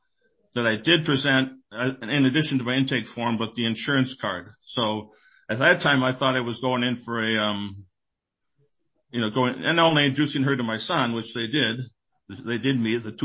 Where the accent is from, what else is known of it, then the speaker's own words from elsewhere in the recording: Midwest, United States; now in Phoenix, United States; I'm from the Midwest originally, and they're also looking to locate here to the Phoenix area